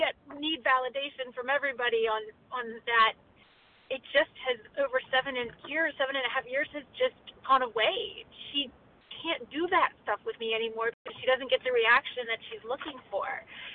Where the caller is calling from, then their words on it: Maryland, United States; I'm calling from Maryland.